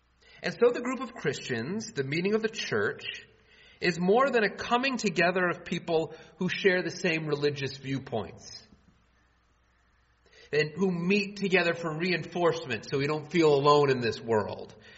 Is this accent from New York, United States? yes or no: no; Dearborn, Michigan, United States; also born or lived in Illinois / Toledo / Monroe / Cleveland; And so I was born in Illinois and lived there a little bit. And then I jumped around to several different houses in Dearborn. And then I moved to the Toledo area, and then I moved to Monroe, and then I went down to Cleveland